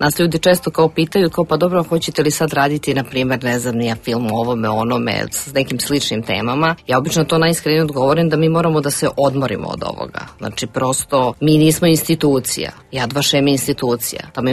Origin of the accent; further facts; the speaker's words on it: Croatia; moved away; pre svega ja sam iz Hrvatske, kao i ti. Meni je bilo pre svega teško da se vratim tamo prvi put posle 25 godina.